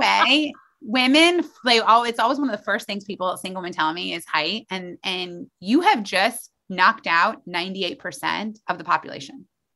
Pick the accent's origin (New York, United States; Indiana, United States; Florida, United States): Indiana, United States; Muncie; I grew up in Muncie, Indiana, that I am married to a Chinese Australian.